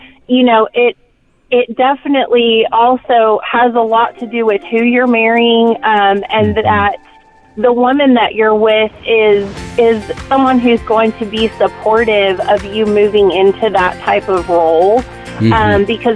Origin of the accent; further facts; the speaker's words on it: Texas, United States; I'm from Texas, and he has not wanted to really move up into that role within our church.